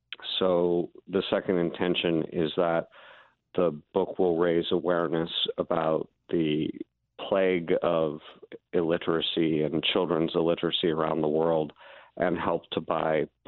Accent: Massachusetts, United States; I look forward to being in the Berkshires back home. I'm from the Berkshires.

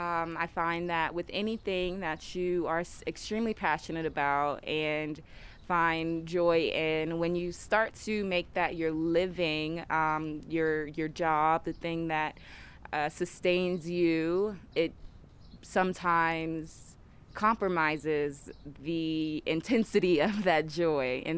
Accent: Washington, District of Columbia, United States; I'm from Washington, D.C.

